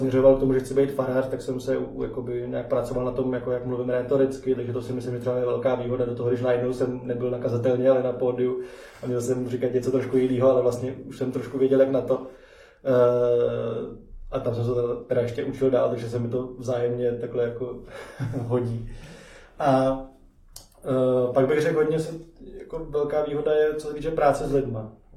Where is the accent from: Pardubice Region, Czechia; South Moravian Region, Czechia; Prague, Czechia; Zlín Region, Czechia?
Prague, Czechia; No tak jsem z Prahy a když jsem tak nějak dospíval, tak jsem začal být aktivní v církvi evangelický.